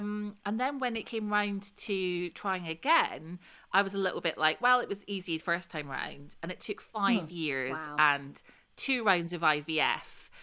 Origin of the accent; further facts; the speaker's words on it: Scotland, United Kingdom; accent: Scottish; Yeah, my accent definitely got stronger, as hers tends to when she's talking to someone who's Scottish. I suddenly got very Scottish talking to her.